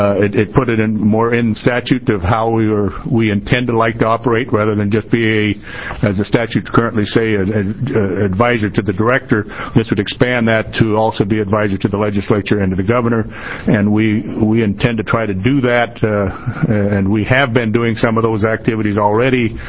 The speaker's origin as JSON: {"language": "English", "town": "The Dalles", "region": "Oregon", "country": "United States", "said": "I'm an orchardist from the Dalles, and I'm vice chairman of the board."}